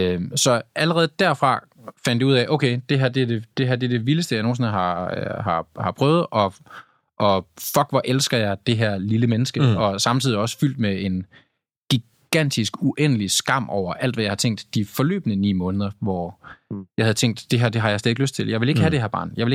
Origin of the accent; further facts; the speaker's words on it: Tylstrup, North Denmark Region, Denmark; når jeg var hjemme i Tylstrup, hvor jeg kom fra, en lille bitte landsby